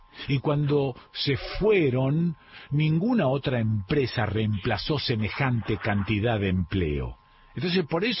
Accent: Rosario, Santa Fe, Argentina; born there; also born or lived in Buenos Aires; now in San Marcos Sierras, Argentina; Yo nací en la ciudad de Rosario. Ahora no soy más de ahí, porque hace muchos años me fui de la ciudad de Buenos Aires, y hace muchos años que también me fui de ahí. Ahora estoy en San Marcos Sierras, noroeste de la provincia de Córdoba.

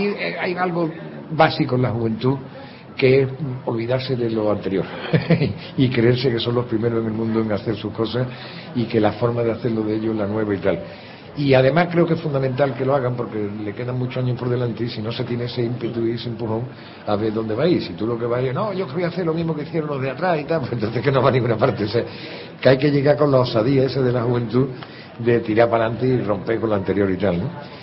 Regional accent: Andalusia, Spain; Y en este caso eran andaluzas porque somos andaluces

